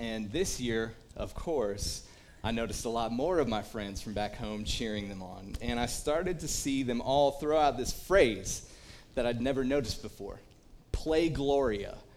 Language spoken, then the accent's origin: English; Missouri, United States; You know, I've shared before about growing up in Missouri as a St. Louis Cardinals fan